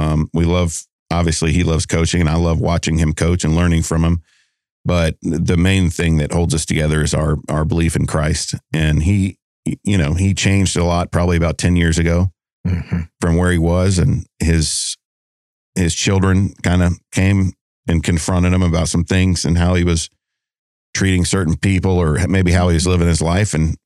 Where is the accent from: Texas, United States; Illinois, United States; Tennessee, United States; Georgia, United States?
Georgia, United States; Atlanta; Well, so I'm from Atlanta, where CNN is based.